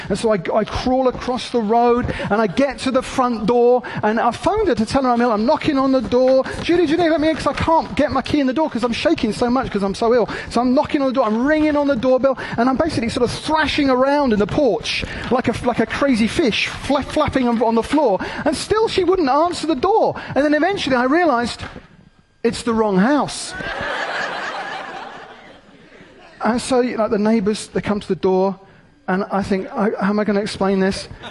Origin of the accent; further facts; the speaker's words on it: United Kingdom; and I'm British, for goodness sake.